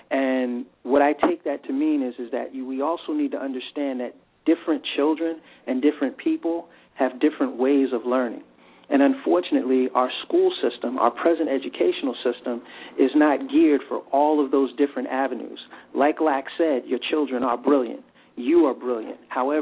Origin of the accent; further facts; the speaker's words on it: New York, United States; You know, I grew up in the Bronx area, and, you know, now I have a couple of different businesses